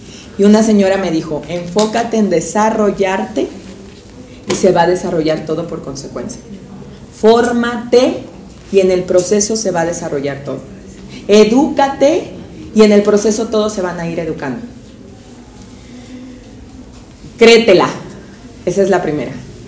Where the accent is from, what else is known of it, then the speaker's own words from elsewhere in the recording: Apatzingán, Michoacán, Mexico; Resulta que en mi ciudad, yo soy de Apatzingán, Michoacán